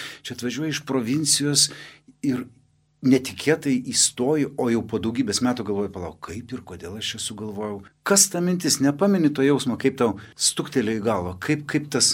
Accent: Vilkija, Kaunas County, Lithuania; visi iš didelių miestų, o aš iš Vilkijos.

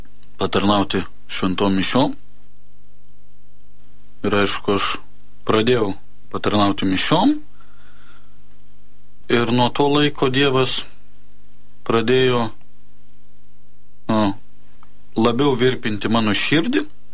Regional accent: Troškūnai, Utena County, Lithuania; Esu kilęs iš Anykščių rajono, Troškūnų.

